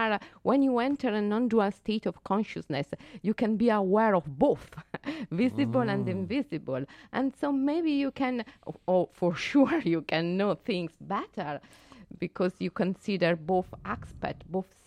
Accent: Italy; English is a second language; moved away as an adult; now in Switzerland; No, I grew up in Italy. I'm Italian.

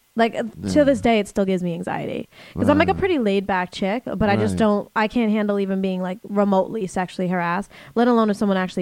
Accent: Boston, Massachusetts, United States; And I was like, oh, I'm from Boston.

